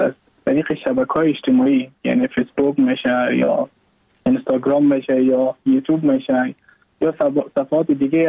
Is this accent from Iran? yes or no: no; Mazar-i-Sharif, Balkh, Afghanistan; moved away as an adult; now in Goa, India; از مزار شریف هستم، از قریه شیرآباد که از قریه درفتاده مزار شریف بخش میباشم، که ما در سال 2019 ماه جون به هندوستان آمدم